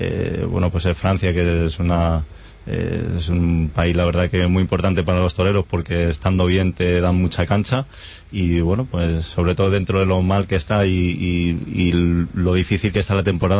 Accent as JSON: {"language": "Spanish", "town": "Móstoles", "region": "Community of Madrid", "country": "Spain", "tie": "born or raised there", "said": "Bueno, sí, nací en Madrid, criado en Móstoles y..."}